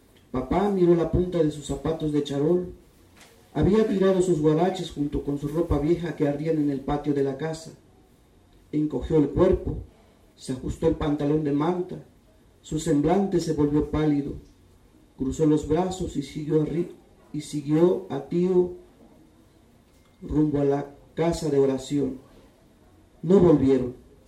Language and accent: Spanish; Tumbalá, Chiapas, Mexico; first language Chol; Spanish is a second language; Voy a leer un fragmento en mi lengua materna, que es Chol de Tumbala, y después un fragmento también en español.